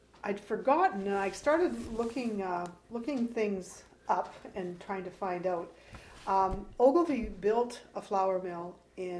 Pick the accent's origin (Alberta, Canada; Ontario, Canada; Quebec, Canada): Ontario, Canada; Port Arthur; born there; I was born in Port Arthur on June the 7th, 1952.